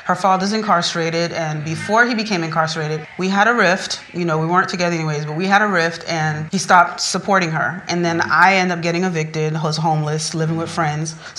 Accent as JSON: {"language": "English", "region": "North Carolina", "country": "United States", "tie": "born or raised there", "also_born_or_lived": "Dominica / Guadeloupe", "lives_now": "DC metro area, United States", "said": "I'm from Dominica, so I'm Caribbean. Mm-hmm. And I was raised in North Carolina and Guadeloupe, which is a French island neighboring Dominica. And I moved up to the DC metro about, I want to say maybe 6 or 7 years ago."}